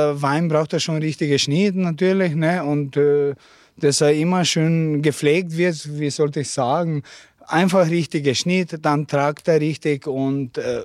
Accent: Lenart, Slovenia; Ich komme aus Lenart.

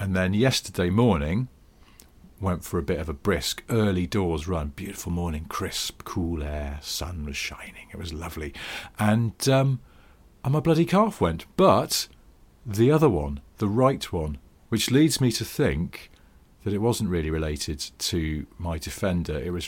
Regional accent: North West England, United Kingdom; because I grew up in the Northwest and occasionally Fred Dibner would turn up to traction engine rallies.

